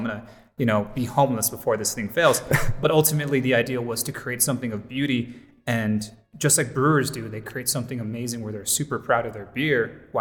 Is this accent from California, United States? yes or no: no; Houston, Texas, United States; now in El Paso, United States; I'm from Houston.